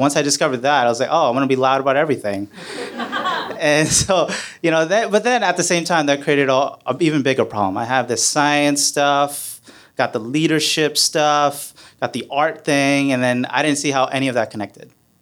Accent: United States; I'm a Pakistani American

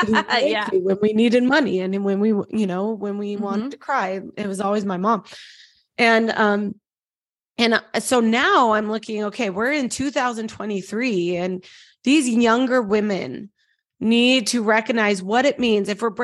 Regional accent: Utah, United States; I grew up in Utah, very Christian, mm-hmm. very, you know, LDS, Mormon.

